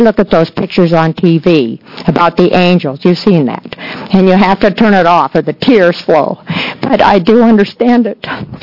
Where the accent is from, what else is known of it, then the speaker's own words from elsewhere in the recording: Portland, Oregon, United States; I'm from Portland, Oregon